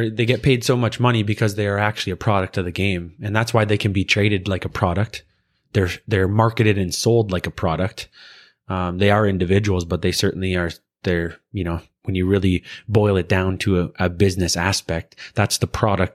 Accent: Canada; It's still kind of weird as a Canadian to me that you'd say that you don't like it

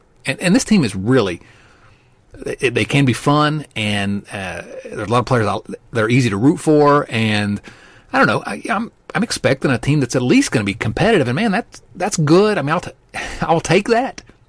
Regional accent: Virginia, United States; I'm Appalachian, baby.

